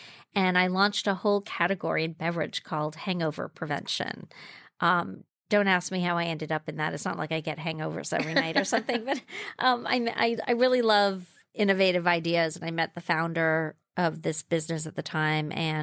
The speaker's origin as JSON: {"language": "English", "country": "Jamaica", "tie": "born or raised there", "said": "My story begins where I grew up in Jamaica, West Indies. I was born there. So I grew up in the Blue Mountains"}